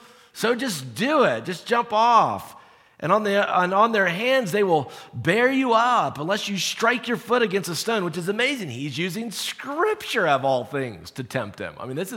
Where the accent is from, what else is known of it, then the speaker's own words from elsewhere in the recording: South Carolina, United States; For me, growing up in South Carolina, and I think wilderness, I think trees, I think wilderness.